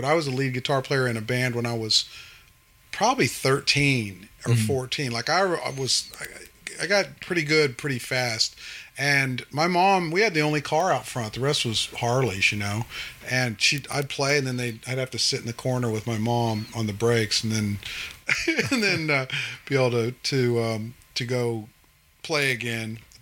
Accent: Modesto, California, United States; From Central California. Modesto, okay. Central Valley, Modesto, California area.

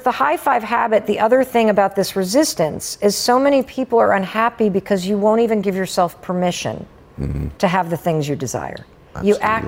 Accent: Michigan, United States; And my parents were in town. I grew up in Western Michigan.

